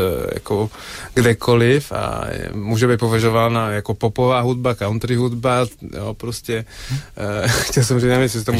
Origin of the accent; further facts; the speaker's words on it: Brno, South Moravian Region, Czechia; born there; moved away; also born or lived in Italy; Řeknu, že jsem narozený v Brně, jo, jako takže jako ještě předtím, než jsem měl do Itálie, tak jsem se narodil tam.